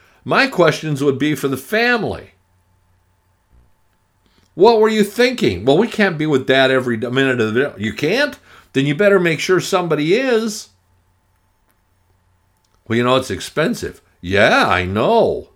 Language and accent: English; Arizona, United States; Or every year, growing up in Arizona, there'd be two or three people that would die going out to the Superstition Mountains looking for the lost gold.